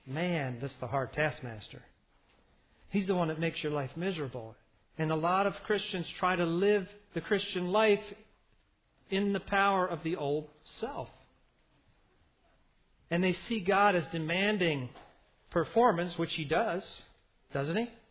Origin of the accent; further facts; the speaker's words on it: Philadelphia, Pennsylvania, United States; Now, growing up in Philadelphia, I had neighbors who owned a paint company.